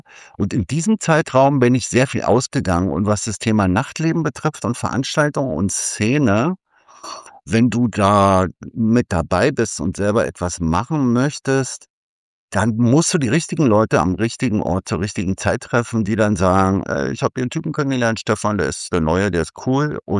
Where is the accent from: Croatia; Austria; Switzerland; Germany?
Germany; Berlin; also born or lived in Dresden; Ich bin eigentlich aus dem Prenzlauer Berg. Und in Dresden geboren, das wissen die meisten gar nicht, aber meine Eltern sind nach Berlin gezogen, da war ich noch kein Jahr. Also Berliner sozusagen, Prenzlauer Berg groß geworden.